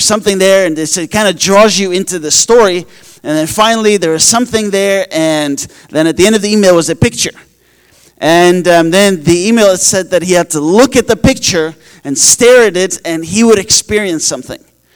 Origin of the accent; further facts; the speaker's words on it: Netherlands; growing up in the Netherlands